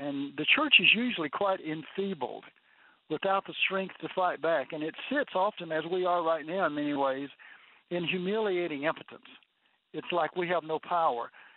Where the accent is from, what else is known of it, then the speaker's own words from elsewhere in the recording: Mississippi, United States; I said, sure, I know how to surf cotton. I'm from Mississippi.